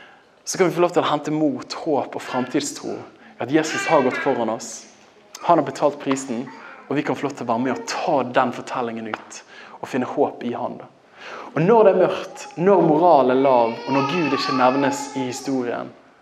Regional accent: Western Norway, Norway; Jeg kommer fra Vestlandet. Jeg er jo en pietist, sant?

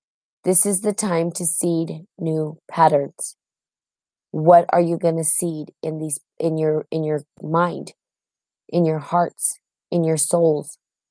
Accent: United States; I am from America.

